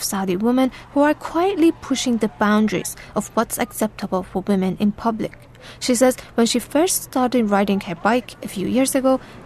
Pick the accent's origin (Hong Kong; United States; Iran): Iran; I grew up in Iran, where even today, women rarely ride a bike in public.